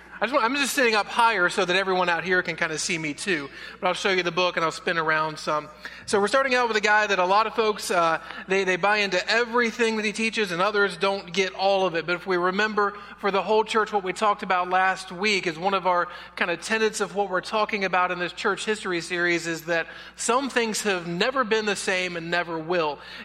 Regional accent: France; I grew up in France and went to college in Paris, a big city with big cathedrals.

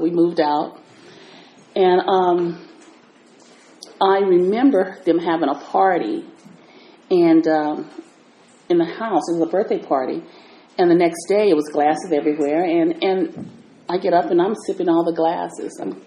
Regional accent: Oakland, California, United States; my mom came to California when I was 2 years old. And so I grew up in Oakland

